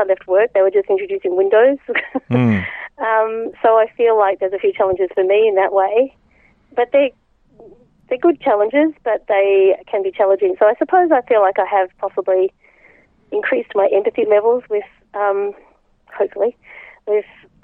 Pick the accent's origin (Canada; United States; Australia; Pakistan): Australia; Melbourne, Victoria; now in Blue Mountains, Australia; I grew up in Melbourne. I went to the Burwood Blind School for a few years, and then I was educated in Melbourne.